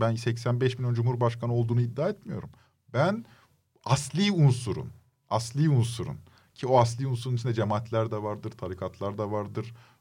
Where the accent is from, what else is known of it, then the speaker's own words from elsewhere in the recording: Izmir, İzmir, Turkey; Çocukluğum İzmir'de geçti yani. 18 yaşına kadar İzmir'deydim. Ailem falan İzmir'de.